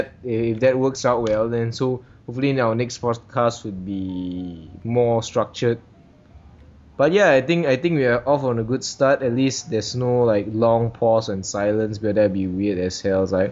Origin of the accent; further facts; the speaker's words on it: Malaysia; Because we are Malaysian, we are special, so we're